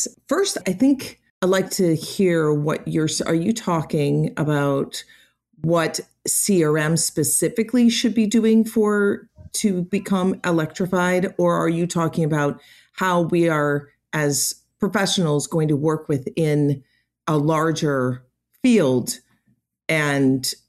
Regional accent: California, United States; And I'm hailing from Central California.

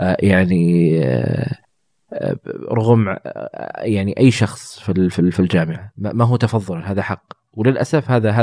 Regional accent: Saudi Arabia; العيادات أعتقد أنها أقل بكثير من المناطق أو من المناطق الرئيسية يعني عندنا في السعودية

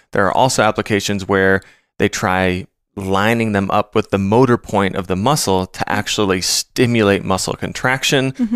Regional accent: Minnesota, United States; especially if you live somewhere like I grew up in Minnesota.

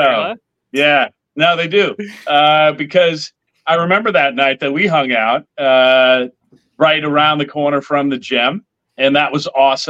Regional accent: San Mateo, California, United States; San Mateo, California is the city that I grew up in. My parents still live. Went to San Mateo High School.

